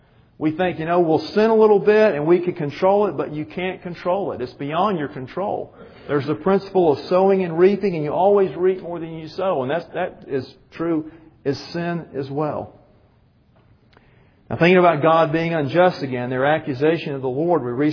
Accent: Georgia, United States; You know, and I grew up with kudzu. I'm from Georgia. I know all about kudzu.

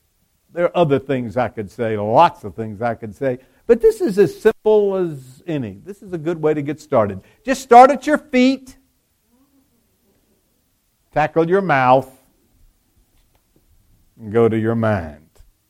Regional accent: Pensacola, Florida, United States; I grew up in Pensacola, Florida, a Navy town, and I could cuss like a sailor.

